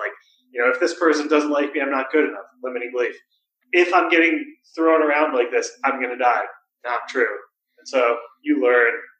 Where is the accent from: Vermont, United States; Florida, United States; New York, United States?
New York, United States; New York City; I was born on the Upper East Side. I grew up in a family of lawyers and business people who did well in New York City.